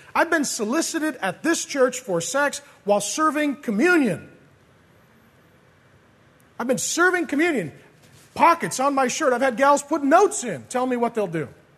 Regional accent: SeaTac, Washington, United States; Walking distance to my house growing up was 3 or 4 strip clubs. I grew up in SeaTac. Not a lot of Bible thumpers come out of airport areas, right?

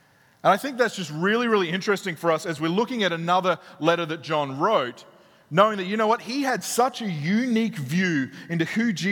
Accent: Australia; I'm Australian. I grew up that way.

